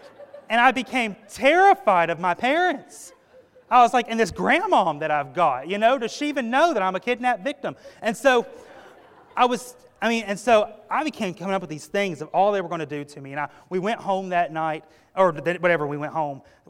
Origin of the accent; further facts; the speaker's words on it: Tennessee, United States; I remember growing up in East Tennessee, we'd always go to Maryland every year.